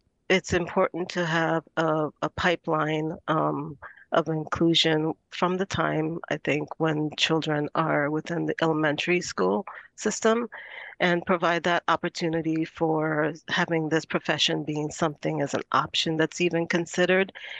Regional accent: U.S. Virgin Islands; I grew up in the Virgin Islands

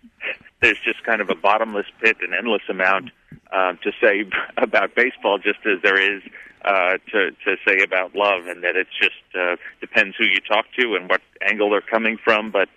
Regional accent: New York City, New York, United States; despite the fact I grew up in New York City, for some strange reason I grew up a Pirates fan

